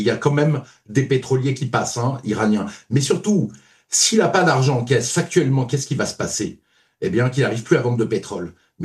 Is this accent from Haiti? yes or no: no; France; Vous savez, en tant que Français, il y a plein de régimes qui ne nous plaisent pas.